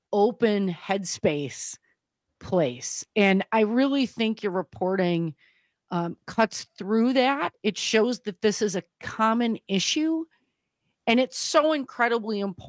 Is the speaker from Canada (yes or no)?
no; Wisconsin, United States; growing up in Wisconsin as a Wisconsin native, while my family weren't gun owners, most of the people I know are and were very engaged in outdoor sporting activities, hunting, using firearms.